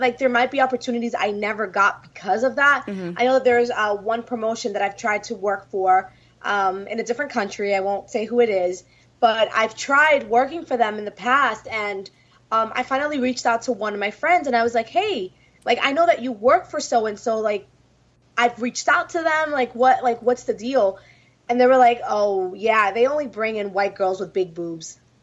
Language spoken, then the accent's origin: English; New York City, New York, United States; That's also just, it's where I grew up. Like, I'm from New York City. I didn't have a choice but to be feisty, but to be sassy.